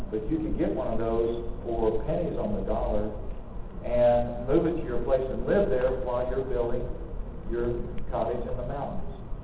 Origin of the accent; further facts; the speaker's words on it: Georgia, United States; moved away; I was born and raised in Georgia, where it's real hot. So we live within 100 miles of Canada